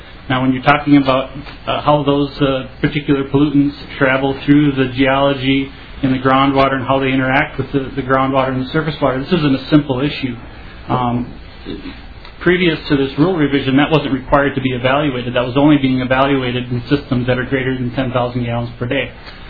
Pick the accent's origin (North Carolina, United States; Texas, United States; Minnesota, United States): Minnesota, United States; North Mankato; I'm from North Mankato, Minnesota.